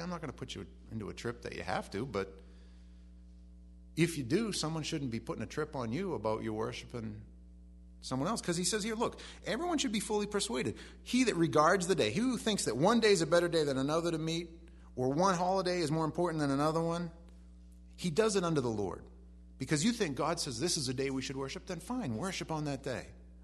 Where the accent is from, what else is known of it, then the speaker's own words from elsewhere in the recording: East Millinocket, Maine, United States; I grew up going around East Millinocket with a pillowcase getting candy